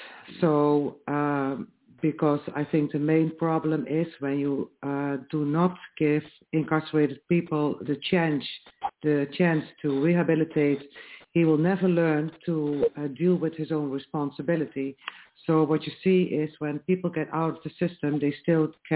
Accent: Netherlands; English is a second language; I am from the Netherlands.

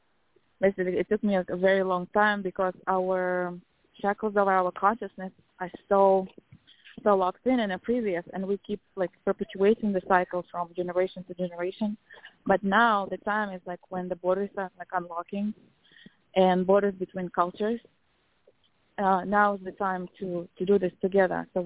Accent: Kazakhstan; and I'm from Kazakhstan.

